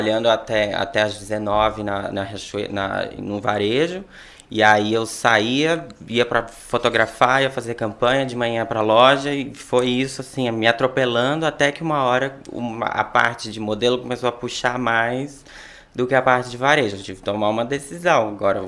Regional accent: Teixeira de Freitas, Bahia, Brazil; now in São Paulo, Brazil; Eu sou natural de Teixeira de Freitas, no sul, extremo sul da Bahia.

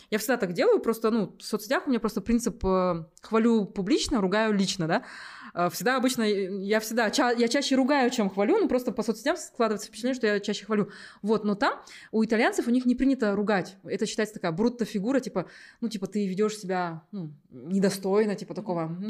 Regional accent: Almaty, Kazakhstan; Я на него смотрю, говорю: «Да, я из Алматы».

